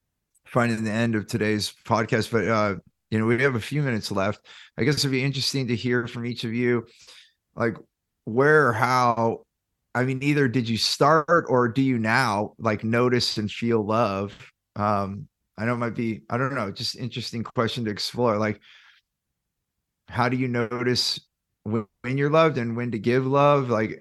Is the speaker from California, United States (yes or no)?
yes; California, United States; I grew up in Silicon Valley